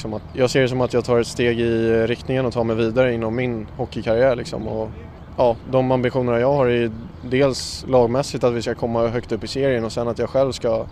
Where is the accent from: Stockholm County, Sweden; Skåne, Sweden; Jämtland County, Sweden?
Stockholm County, Sweden; Stockholm; Jag är 23 år gammal och född och uppvuxen i Stockholm.